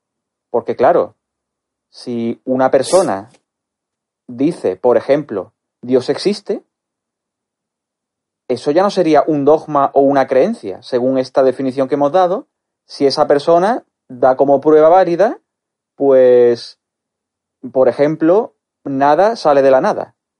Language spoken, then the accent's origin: Spanish; Málaga, Andalusia, Spain; soy de Málaga.